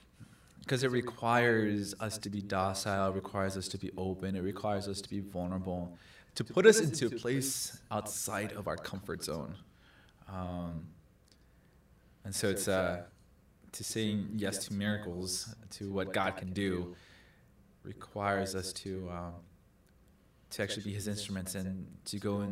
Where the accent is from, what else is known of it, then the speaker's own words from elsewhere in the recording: Los Angeles, California, United States; Now, growing up in Los Angeles, so this is what my accent was like growing up. And this is the way I would talk.